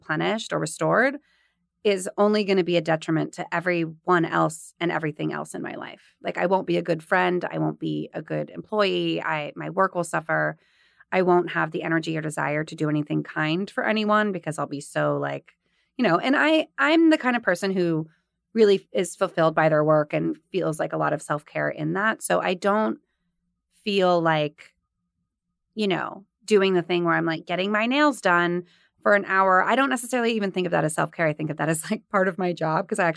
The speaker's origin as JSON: {"language": "English", "region": "California", "country": "United States", "said": "from California."}